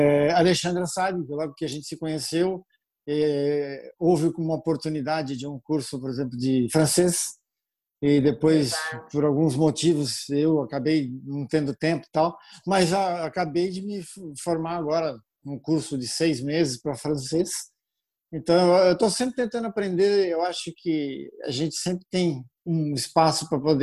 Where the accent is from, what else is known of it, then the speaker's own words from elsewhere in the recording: Milan, Lombardy, Italy; Não, na verdade, eu nasci em Milão, na Itália.